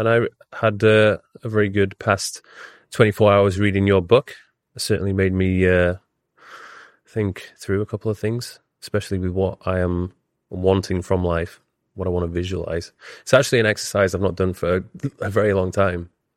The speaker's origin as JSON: {"language": "English", "town": "Leeds", "region": "Yorkshire and the Humber", "country": "United Kingdom", "tie": "born or raised there", "said": "I grew up in Leeds"}